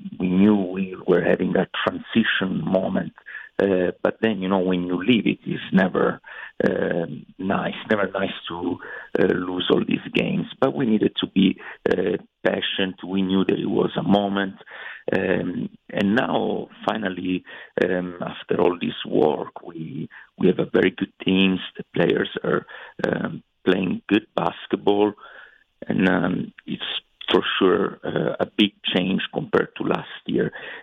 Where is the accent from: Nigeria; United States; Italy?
Italy; Yeah, I come from Italy.